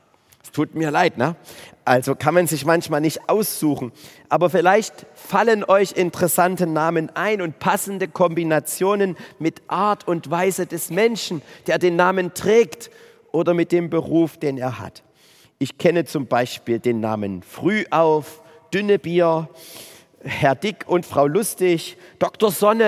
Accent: Gottgetreu, Saxony, Germany; Oder ein kleines Dorf, wo ich aufgewachsen bin, daneben. Das heißt Gottgetreu. Oben an der tschechischen Grenze.

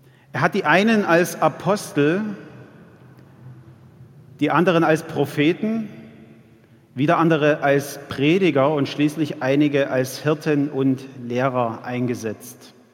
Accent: Ottendorf-Okrilla, Saxony, Germany; auch der Ort, den ihr sicher aus den Verkehrsmeldungen kennt, wo ich herkomme, Ottendorfer Grillach. Da wohne ich, seit ich 5 Jahre alt bin. Und das sind jetzt schon 40 Jahre, also könnt ihr euch den Rest denken, wie alt ich bin.

